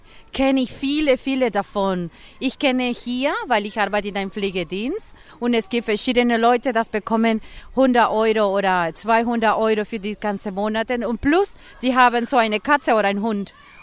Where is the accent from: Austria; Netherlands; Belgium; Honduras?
Honduras; German is a second language; now in Germany; ich komme aus Lateinamerika und Honduras.